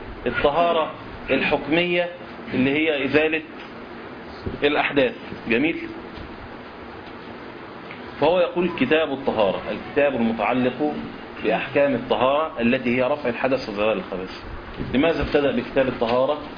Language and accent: Arabic; Egypt; البرد المعروف اللي بينزل عندنا في مصر ده يشبه الثلج لكنه صغير وأصلب منه